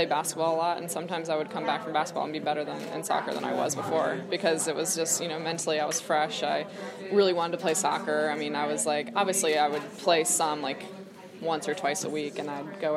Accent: Georgia, United States; since I grew up in Georgia, I played club soccer in Florida.

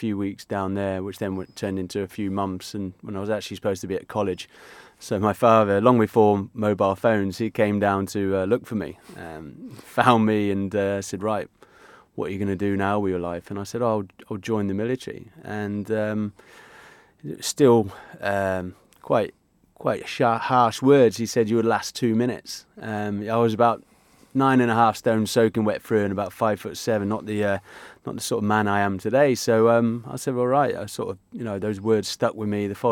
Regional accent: Swindon, South West England, United Kingdom; born there; So I was born in Swindon. I'm a PADS brat, or a military child.

